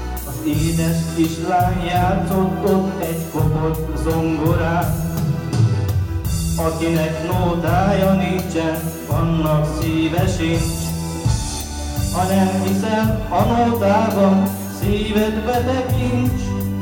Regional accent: Budapest, Hungary; Budapestről jöttem.

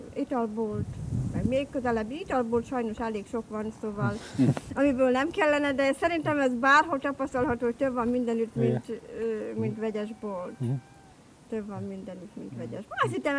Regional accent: Heves, Hungary; also born or lived in Besenyőtelek; én Besenyőtelken születtem, de kimondott a hevesinek tartom magamat.

